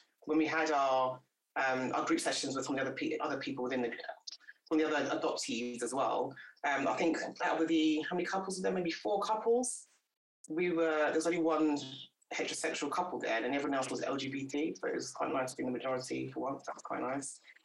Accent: Nigeria; if I, as a Nigerian woman, took on all that culture that comes with it

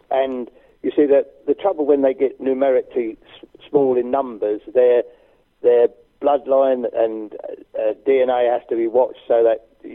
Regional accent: East of England, United Kingdom; but then I am from Suffolk.

